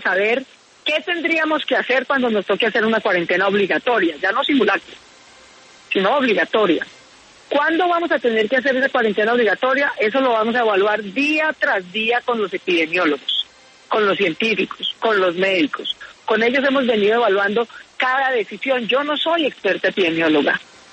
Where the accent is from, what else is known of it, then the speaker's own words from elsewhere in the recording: Colombia; yo, como cualquier colombiana